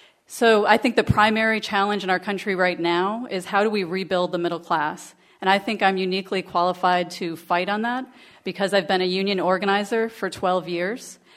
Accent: Granville, New York, United States; I'm from Granville, New York. It's a small town in Washington County of about 6,000 people.

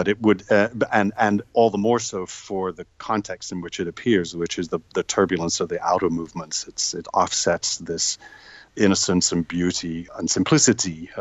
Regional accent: United Kingdom; moved away as an adult; now in United States; my first 20 years before I came to the States. And of course, it's part of the furniture for any kid growing up in Britain.

